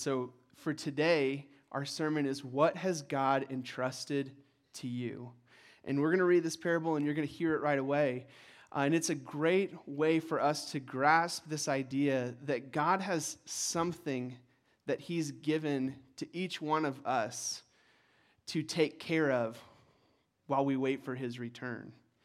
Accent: United States; We're very proud to be Americans.

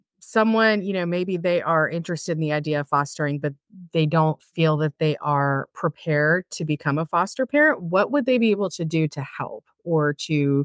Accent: Florida, United States; we're originally from Florida

